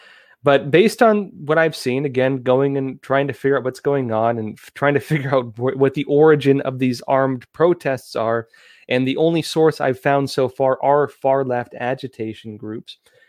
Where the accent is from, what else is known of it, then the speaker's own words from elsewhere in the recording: San Diego, California, United States; again, I'm from San Diego originally, family in Riverside.